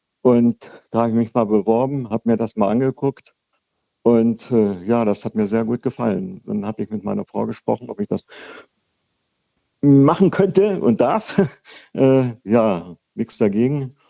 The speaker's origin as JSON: {"language": "German", "town": "Wolfsburg", "region": "Lower Saxony", "country": "Germany", "tie": "born or raised there", "said": "ich bin gebürtiger Wolfsburger"}